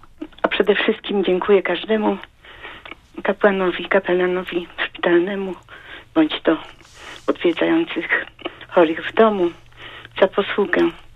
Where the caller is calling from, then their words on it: Lower Silesian Voivodeship, Poland; Ja z Dolnego Śląska dzwonię.